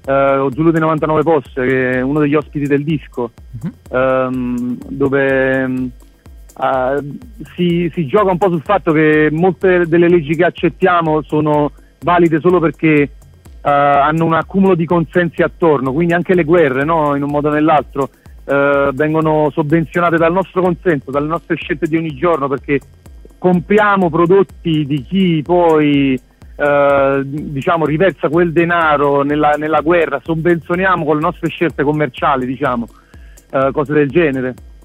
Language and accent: Italian; Pozzuoli, Campania, Italy; un gioco di parole putiolano che noi siamo di Puteoli